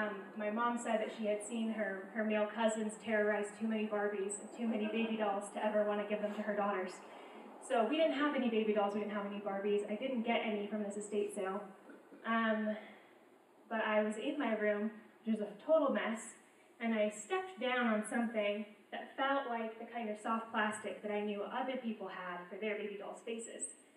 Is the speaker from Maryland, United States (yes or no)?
yes; Maryland, United States; now in Utah, United States; I grew up in Maryland, that's where I'm from. I only moved out to Utah for school.